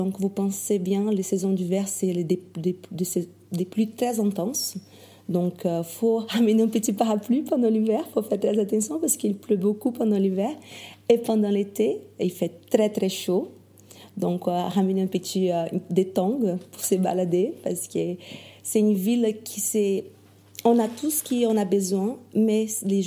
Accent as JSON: {"language": "French", "town": "Macapá", "region": "Amapá", "country": "Brazil", "lives_now": "Angers, France", "said": "Je viens d'une ville qui s'appelle Macapá, qui est au nord du Brésil, dans le côté de l'Amazonie."}